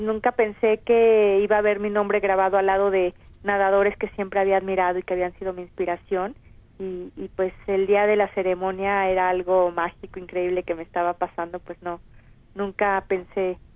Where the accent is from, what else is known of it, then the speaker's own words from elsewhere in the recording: Mexico; te puedo decir que en mi país, aquí en México